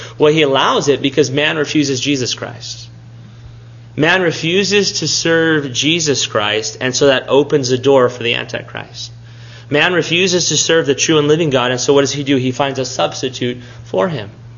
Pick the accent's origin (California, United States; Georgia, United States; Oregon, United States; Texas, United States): Texas, United States; I would look at that as a Texan and not really know what winter is.